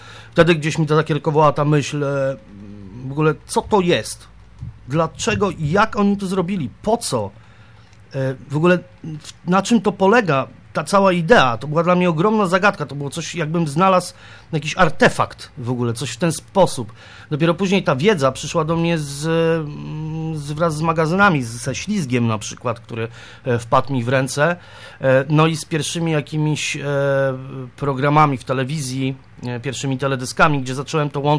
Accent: Wołomin, Masovian Voivodeship, Poland; bo jestem z Wołomina i jakby w Wołominie tą całą scenę tam u nas trzymam

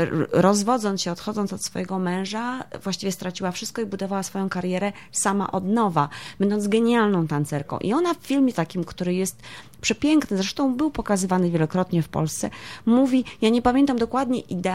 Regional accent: Jeziorany, Warmian-Masurian Voivodeship, Poland; Prowadzę również zajęcia w lokalnej społeczności na Warmii, mojej ukochanej, skąd pochodzę, w Jezioranach

